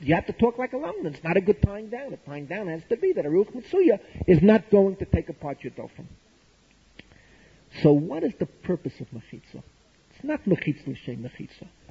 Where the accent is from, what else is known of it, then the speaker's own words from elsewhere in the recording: New York, United States; born there; I was born in New York. I know what I'm talking about.